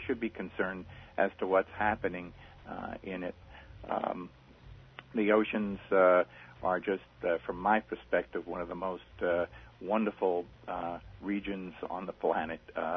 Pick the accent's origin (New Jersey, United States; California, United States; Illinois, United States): New Jersey, United States; Union City; now in Naples, United States; I was born in Jersey City, New Jersey, then moved uptown to Union City, New Jersey, which is just where the Lincoln Tunnel goes into New York City. So I was a city boy